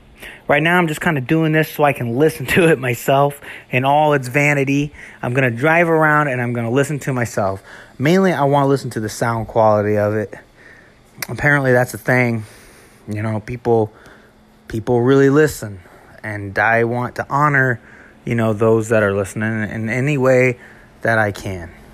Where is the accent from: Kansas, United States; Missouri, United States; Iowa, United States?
Iowa, United States; Davenport; born there; So I was born in Iowa in a little place called Davenport, and that's right on the Mississippi.